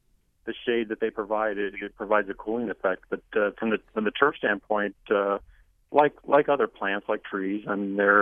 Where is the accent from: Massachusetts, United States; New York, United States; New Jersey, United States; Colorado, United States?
Colorado, United States; Well, I mean, I'm 50-something, and I grew up not in California, but in another semi-arid location, Colorado.